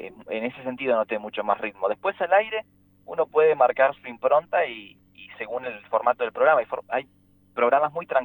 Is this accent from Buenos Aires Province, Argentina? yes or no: no; Lago Puelo, Chubut, Argentina; fue en un cumpleaños de mi pueblo, que es el lugar donde nací, el lugar que amo, que es Lago Puelo